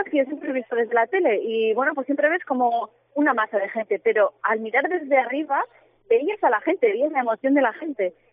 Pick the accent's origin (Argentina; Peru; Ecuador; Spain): Spain; yo digamos que la sufrí sola, como única española en Corea